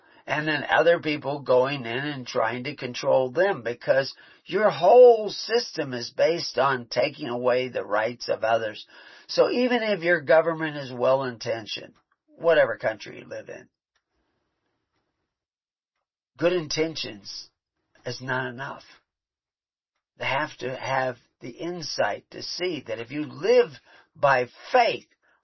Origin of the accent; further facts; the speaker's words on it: Texas, United States; I was raised in Texas.